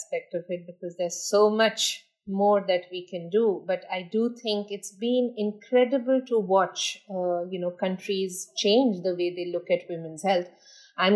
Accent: India; I am very proud to say that, you know, I am an Indian and I've watched this happen.

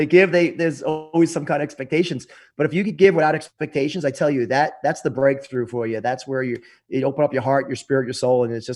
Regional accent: United States; we grew up in America now, and we're able to have a blessed life.

